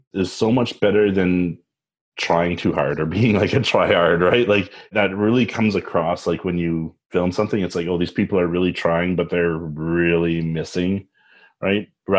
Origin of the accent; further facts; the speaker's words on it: Edmonton, Alberta, Canada; born there; I was born in Edmonton.